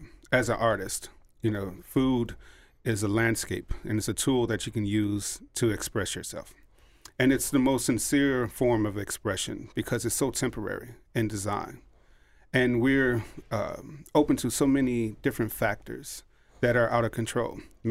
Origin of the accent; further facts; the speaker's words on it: Chicago, Illinois, United States; now in Atlanta, United States; Yeah, I'm a Chicagoan, but I've been down here since 91.